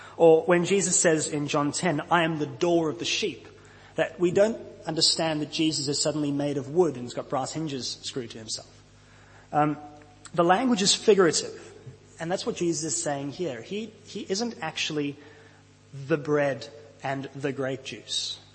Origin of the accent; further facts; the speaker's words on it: South Africa; moved away as an adult; now in Australia; many of you know that where we've moved to Australia about 4 years ago. We've been here 4 years. We moved from South Africa.